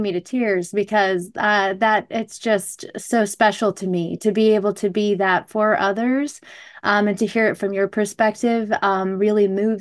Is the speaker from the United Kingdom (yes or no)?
no; Tallahassee, Florida, United States; Yeah, I'm from Tallahassee, Florida. Florida, it's a southern place.